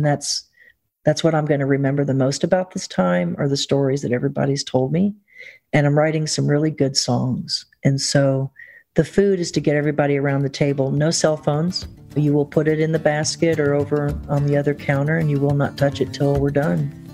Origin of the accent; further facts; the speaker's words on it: the South, United States; And being a Southerner, we just have an ability.